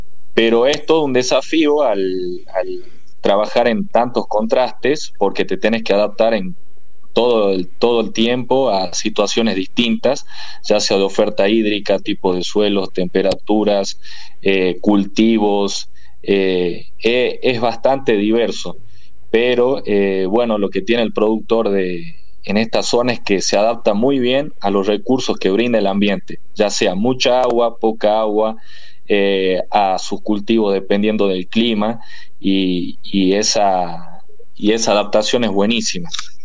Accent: Santa María, Catamarca, Argentina; Yo soy de Santa María, provincia de Catamarca.

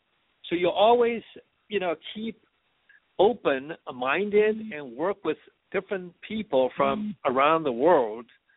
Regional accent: China; English is a second language; as you mentioned, you know, I came from China, and before that, I was in the Foreign Service.

